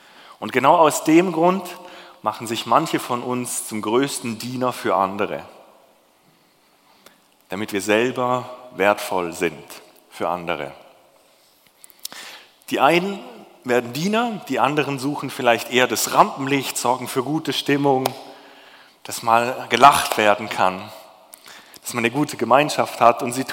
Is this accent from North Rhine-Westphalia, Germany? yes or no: no; Baden-Württemberg, Germany; Ich komme ja ursprünglich aus dem Schwäbischen